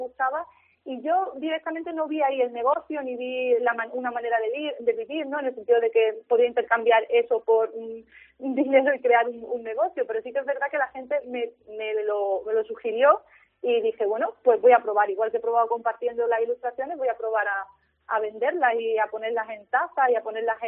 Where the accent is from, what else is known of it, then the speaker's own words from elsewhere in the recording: Benajarafe, Andalusia, Spain; yo digo mi pequeño pueblo porque realmente es que un pueblo pequeño, Benajarafe, muy bonito